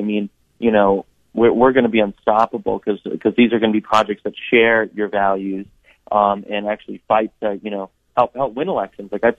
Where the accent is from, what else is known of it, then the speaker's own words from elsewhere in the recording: Idaho, United States; I grew up in Idaho, actually, North Idaho, actually, and that's where I grew up, and that's my background, and that's where I call, you know, the my original home.